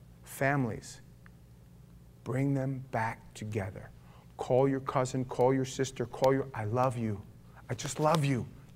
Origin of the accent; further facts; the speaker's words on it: New York City, New York, United States; I was from New York, from the city, my whole life.